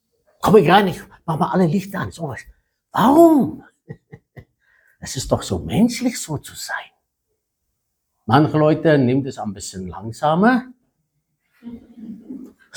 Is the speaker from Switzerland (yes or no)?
no; South Africa; German is a second language; ich komme aus Südafrika, habe ein bisschen in Afrika gearbeitet